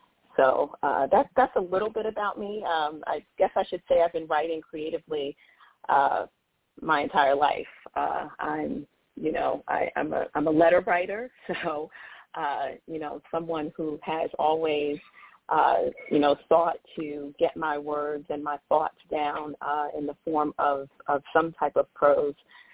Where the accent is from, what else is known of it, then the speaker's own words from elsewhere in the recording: New York, United States; So, I was raised in New York on the Upper West Side of Harlem. So I'm a Harlem girl. I like to say Harlem, USA. Because I'm very proud of those roots.